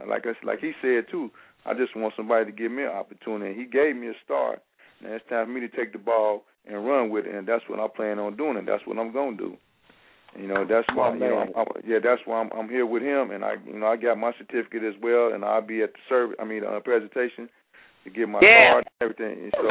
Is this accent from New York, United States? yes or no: no; Gary, Indiana, United States; And I'm also from Gary, Indiana as well.